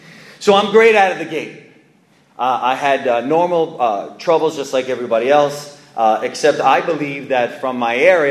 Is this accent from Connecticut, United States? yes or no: no; New York, United States; I'm from Long Island, New York. I grew up in an area that was completely segregated.